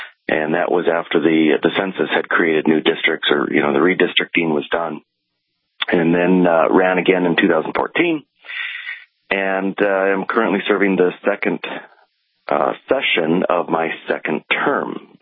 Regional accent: Mandan, North Dakota, United States; also born or lived in Detroit / Manhattan / Little Rock; I'm from Mandan, and I went to UND for college and for medical school

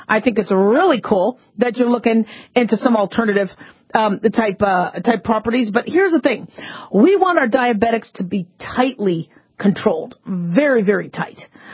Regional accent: Phoenix, Arizona, United States; You know, I grew up in Phoenix, Arizona, and so we were talking about that 30 some years ago.

